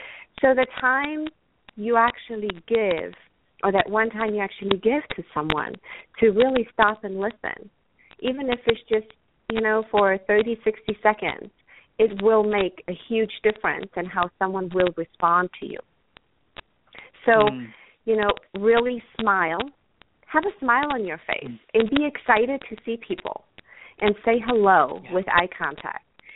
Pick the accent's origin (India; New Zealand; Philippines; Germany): Germany; English is a second language; moved away as an adult; now in United States; originally, 15 years ago, I decided to actually move to the United States, which I'm originally from Germany, Europe